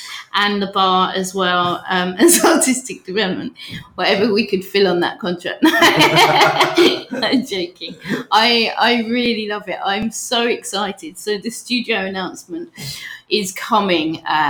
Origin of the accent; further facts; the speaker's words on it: Sidcup, London, United Kingdom; also born or lived in Lewisham; I was born in Lewisham, but probably brought up in Sidcup, which is a lovely sleepy town